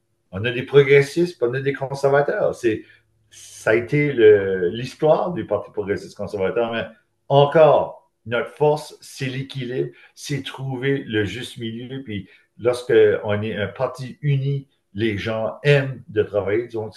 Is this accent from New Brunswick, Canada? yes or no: yes; New Brunswick, Canada; Je suis un fier Acadien, je suis un fier gradué de l'Université de Moncton. Donc, pour moi, mes souches acadiennes, j'en parle tout le temps avec fierté.